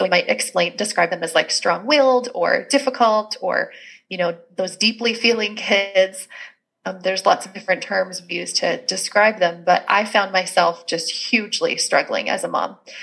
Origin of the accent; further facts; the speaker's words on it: Canada; the parenting coach. I'm Canadian. I homeschool. I have four kids.